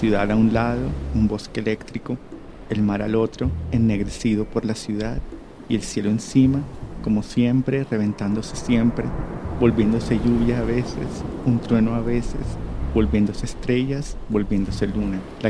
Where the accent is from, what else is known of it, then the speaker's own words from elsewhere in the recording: Barranquilla, Atlántico, Colombia; está inspirada en mi ciudad natal, que es Barranquilla.